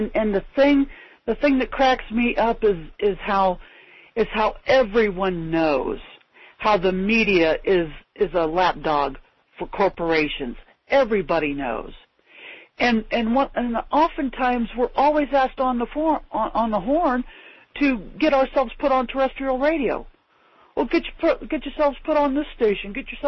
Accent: Ashland, Ohio, United States; In particular, my hometown newspaper, the Ashland Daily Fish Wrap, okay? I'm the webmaster for a community activist group here in Ashland that stemmed from Ashland County, Ohio

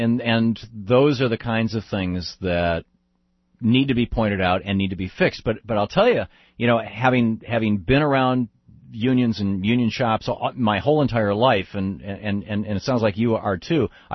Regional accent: Lansing, Michigan, United States; I grew up in Lansing, Michigan

